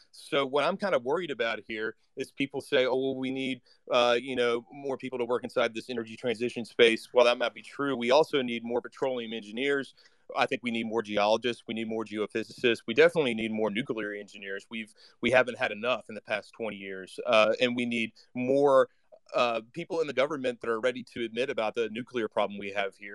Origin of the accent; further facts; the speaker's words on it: Houston, Texas, United States; I'm definitely from Houston, as you can tell